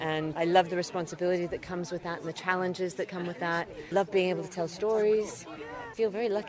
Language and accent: English; United States; I've been narrating audiobooks for 16 years. I'm an American.